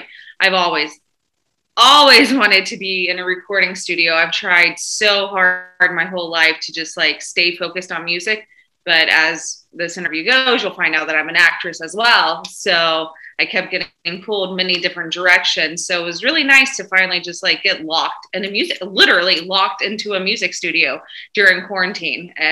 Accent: the South, United States; I'm from the South.

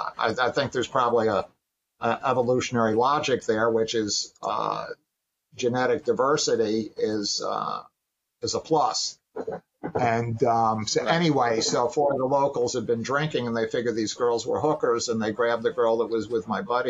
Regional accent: New York City, New York, United States; And so I grew up in New York City during a time when it was a very violent place. And I'm 67 now, so I was growing up in the, you know, the 60s and so forth.

